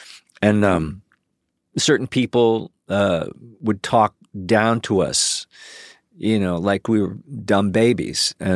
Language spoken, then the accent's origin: English; Cleveland, Ohio, United States; I grew up in Cleveland.